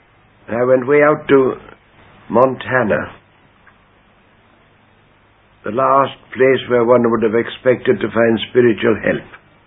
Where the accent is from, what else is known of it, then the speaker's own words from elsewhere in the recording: Wales, United Kingdom; born there; I was born in South Wales, in a little country town, or near a little country town, and professed faith in Christ when I was a boy of about 15.